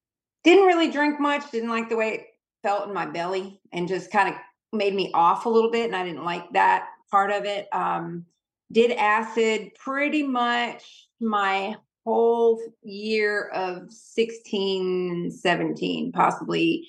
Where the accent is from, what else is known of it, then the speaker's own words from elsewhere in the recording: Connecticut, United States; moved away as an adult; And I moved to Georgia when I graduated high school. I was 18 when I moved from Connecticut to Georgia.